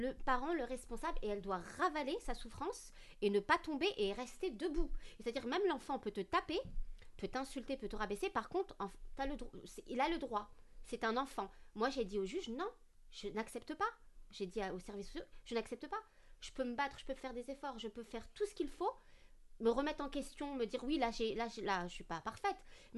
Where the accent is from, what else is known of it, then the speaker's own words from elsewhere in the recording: France; Moi, j'habite en France, je suis française, donc je dis ce qui se passe en France.